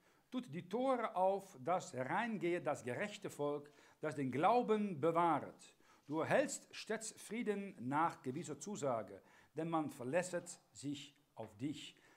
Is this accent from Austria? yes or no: no; Netherlands; German is a second language; Wir hatten als Holländer einen 80-jährigen Krieg von 1568 bis 1648